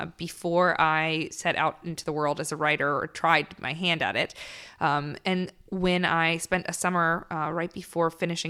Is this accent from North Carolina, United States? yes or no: yes; North Carolina, United States; It was in California. I was from North Carolina.